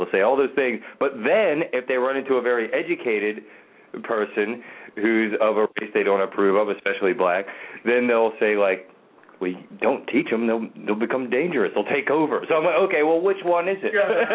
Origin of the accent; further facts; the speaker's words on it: Baltimore, Maryland, United States; growing up partially in the country, I kind of grew up, you know, I was from Baltimore City, then we moved out to the country